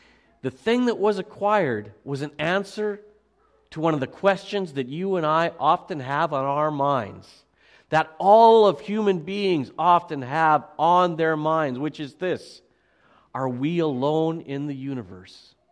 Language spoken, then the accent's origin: English; Alberta, Canada; I'm from Alberta. I know winter.